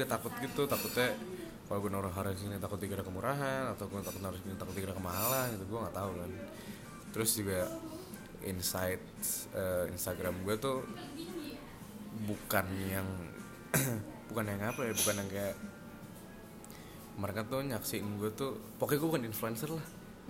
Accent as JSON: {"language": "Indonesian", "region": "Jakarta", "country": "Indonesia", "tie": "born or raised there", "said": "Lahir dan besar Jakarta aja. Nyokap gue Batak Sunda. Bokap gue Jambi Sunda tapi turunan India gitu."}